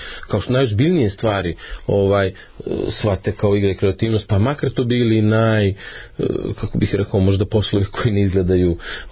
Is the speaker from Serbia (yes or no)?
no; Montenegro; kao Crnogorac, ne može bez Njegoša da prođe.